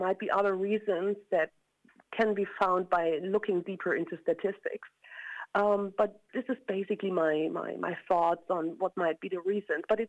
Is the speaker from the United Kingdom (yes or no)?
no; eastern Germany, Germany; Yes, I grew up in East Germany